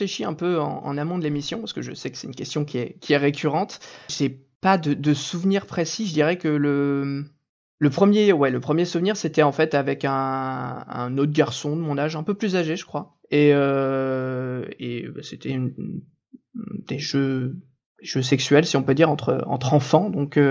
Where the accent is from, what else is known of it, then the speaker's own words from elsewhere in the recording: Normandy, France; je viens de Normandie et on est voilà, on est cru sur le sujet